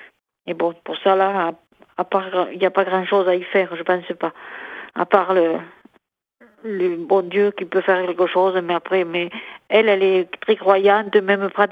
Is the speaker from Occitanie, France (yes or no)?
yes; Occitanie, France; parce que je suis de l'Aveyron, à côté de Villefranche-de-Rouergue.